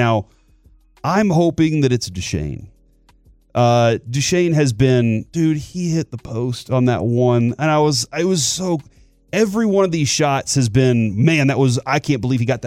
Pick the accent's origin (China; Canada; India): Canada; Manitoba; I grew up in Manitoba, even lived in Winter Pig.